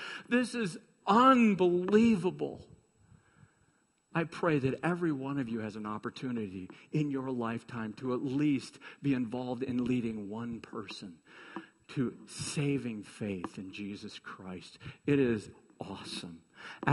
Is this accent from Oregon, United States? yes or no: no; Iowa, United States; growing up in Iowa was just, it was, you know, I look back, it was a fantastic way for me to grow up, really.